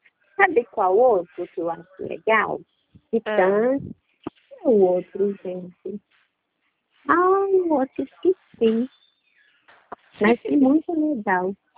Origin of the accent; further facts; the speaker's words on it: Northeast Region, Brazil; Eu sou nordestina, eu gosto de forró, mulher, tão lindo.